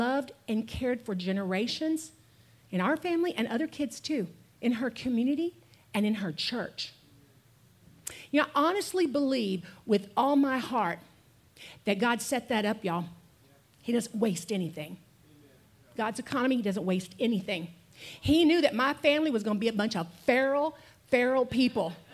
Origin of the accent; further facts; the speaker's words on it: Texas, United States; It's hard for me to say the word aunt, y'all, because I'm from East Texas, and we say aunt. I know that's East Texas, but it is what it is.